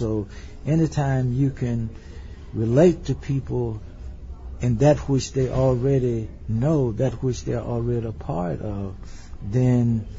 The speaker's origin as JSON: {"language": "English", "region": "Mississippi", "country": "United States", "said": "I'm from Mississippi. I'd lived in Mississippi basically all my life, and I knew the potential."}